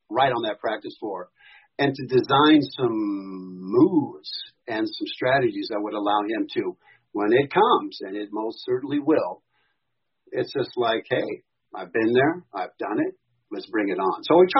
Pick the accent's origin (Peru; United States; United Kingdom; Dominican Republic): United States; Washington; also born or lived in Virginia; But listen, I was raised in Washington, even though I was born in Virginia. My dad was in the Navy.